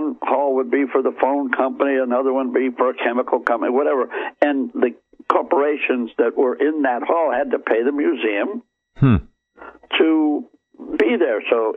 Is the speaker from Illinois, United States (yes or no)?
yes; Chicago, Illinois, United States; as born and raised in Chicago, I'm an old Chicago boy